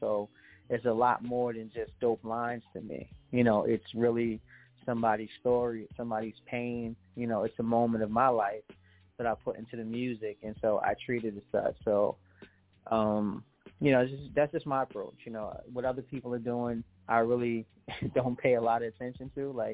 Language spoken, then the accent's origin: English; Passaic, New Jersey, United States; and where I grew up in Passaic is literally 13 minutes from Midtown.